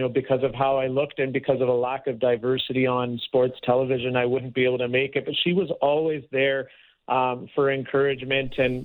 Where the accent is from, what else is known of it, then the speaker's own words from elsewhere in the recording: Canada; That stuff is music to my ears as a passionate hockey fan and as a Canadian.